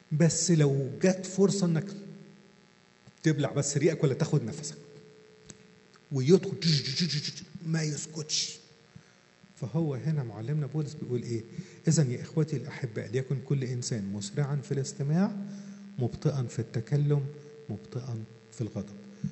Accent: Egypt; احنا كمصريين

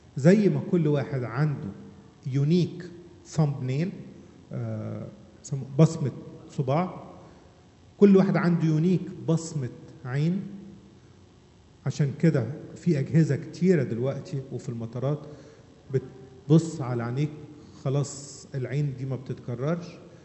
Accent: Upper Egypt, Egypt; عندنا في الصعيد يقول لك ايه

